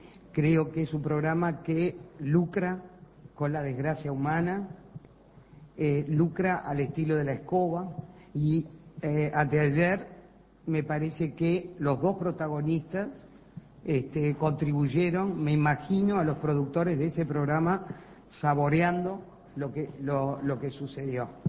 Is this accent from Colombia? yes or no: no; Uruguay; Yo, como ciudadana uruguaya, yo fui destituida.